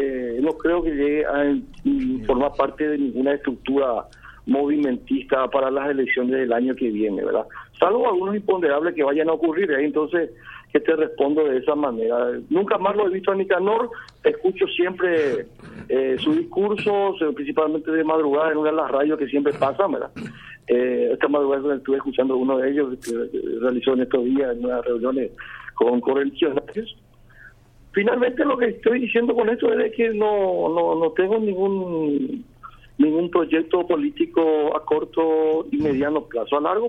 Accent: Paraguay; Primero como paraguayo, como ciudadano normal

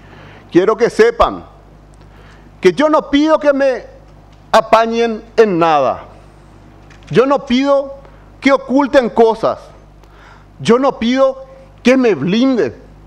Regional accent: Alto Paraná, Paraguay; Dicen que di protección, yo soy del Alto Paraná, allá otra familia maneja el poder

